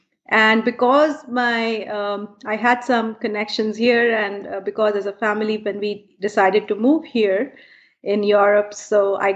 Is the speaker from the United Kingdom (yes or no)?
no; India; moved away as an adult; now in Germany; Well, as you can see, I am an Indian. So I was born and brought up there. I educated there, and I also worked there.